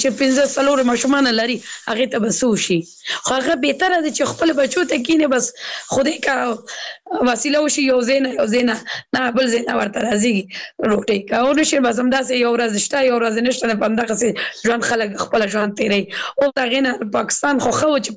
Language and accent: Pashto; Kabul, Afghanistan; زه اوس بل ولایت کې سګم زه خپل د کابل ولایت نه یم